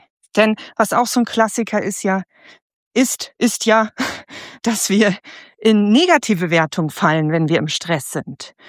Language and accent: German; Lower Saxony, Germany; Ich komme ja eigentlich aus der Gegend von Hamburg, genau genommen aus der Nähe von Buxtehude. Also ich bin ein Nordkind und ein Stück weit habe ich auch einen Bezug zum Meer dadurch.